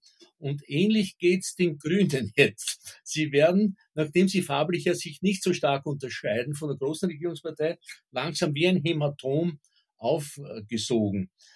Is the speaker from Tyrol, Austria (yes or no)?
no; Burgenland, Austria; Also ich finde, ich kann mich als Kind noch erinnern an so Dorfgendarmen im Südburgenland.